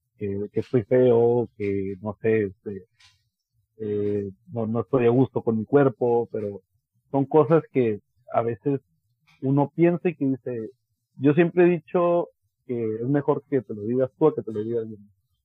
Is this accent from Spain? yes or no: no; Mexico; como todo mexicano. Y como cualquier familia latina, yo crecí dentro de una familia muy católica. De hecho, yo iba al bautismo, tengo bautismo, comunión y confirmación